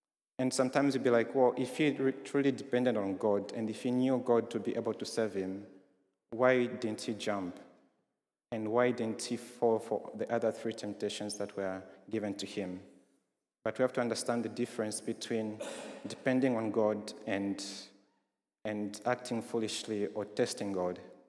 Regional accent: Zambia; I'm from Zambia, so because they say it's a Christian nation

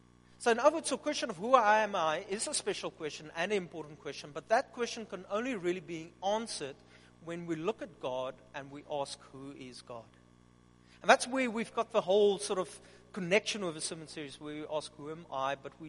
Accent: Upington, Northern Cape, South Africa; I'm from Upington. Let me tell you, don't romanticize it.

